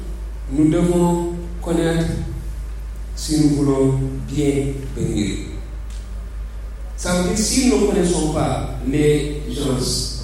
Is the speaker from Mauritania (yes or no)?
yes; Mauritania; also born or lived in Saint-Louis, Senegal; je suis né en République islamique de Mauritanie. J'ai grandi entre Saint-Louis et la Mauritanie. J'ai grandi parmi des musulmans.